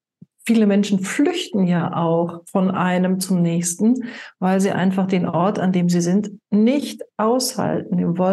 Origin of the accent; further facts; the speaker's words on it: North Rhine-Westphalia, Germany; Ich komme ja aus Nordrhein-Westfalen, da bin ich gebürtig.